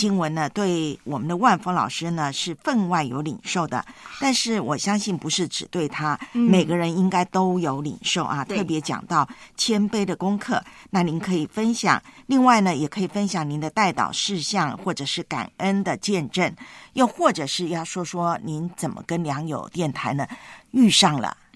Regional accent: Taiwan; 福建跟我的老家台湾是很熟悉

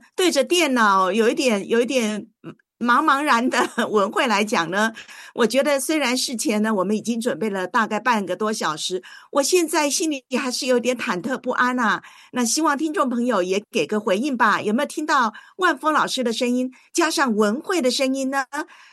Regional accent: Taiwan; 那其实华加沙呢他已经肆虐过咱们的宝岛台湾啦。所以呢，哎，我的老家呢就是有一些地方淹水了。

